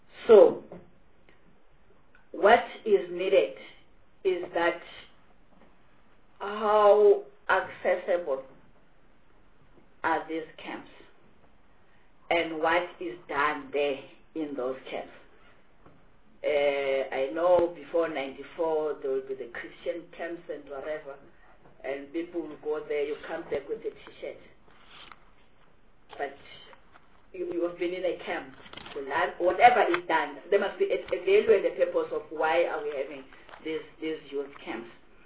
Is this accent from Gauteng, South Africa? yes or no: yes; Gauteng, South Africa; There's a small place. Where I'm coming from Gauteng. And people would think that it's gold everywhere.